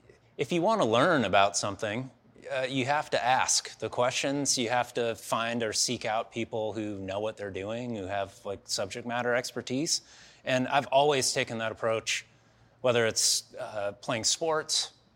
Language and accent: English; Seattle, Washington, United States; now in California, United States; I grew up on the West Coast. I was raised in Seattle. I'm a native Californian. I still live in California